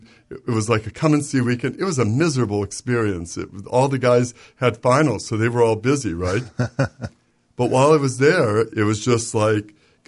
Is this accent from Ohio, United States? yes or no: yes; Parma, Ohio, United States; I grew up in Parma, and one of six kids, and just had really wonderful mom and dad, and we were active members of St. Charles.